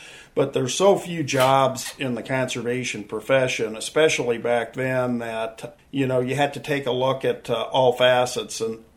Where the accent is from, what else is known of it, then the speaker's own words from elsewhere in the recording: Stuart, Iowa, United States; because I grew up in Stuart, Iowa, and I was a 1980 graduate of Stuart Menlo.